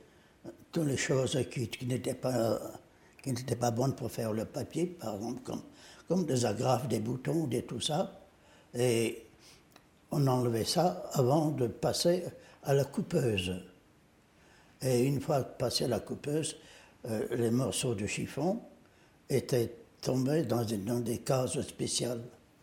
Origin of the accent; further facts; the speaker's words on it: Lestonan, Brittany, France; born there; Je suis né à Lestonan. Ça fait un beau moment, ça fait en 1926